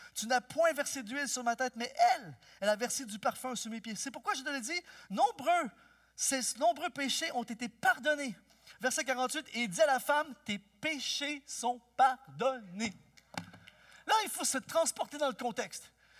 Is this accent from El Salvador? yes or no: yes; El Salvador; Moi, je viens du Salvador.